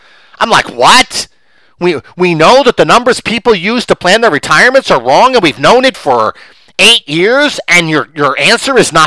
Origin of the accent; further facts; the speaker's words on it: Philadelphia, Pennsylvania, United States; I grew up in Northeast Philadelphia. Certainly it was a Democratic stronghold when I was growing up.